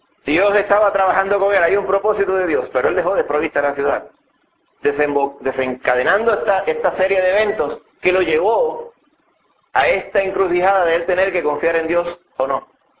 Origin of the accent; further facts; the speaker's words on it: Puerto Rico; Y hago esta pregunta porque nosotros siendo puertorriqueños pensamos, ¿verdad?